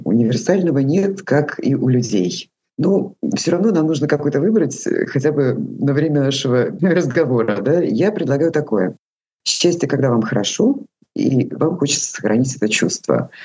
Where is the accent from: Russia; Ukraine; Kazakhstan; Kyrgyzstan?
Kazakhstan; born there; Родилась в Казахстане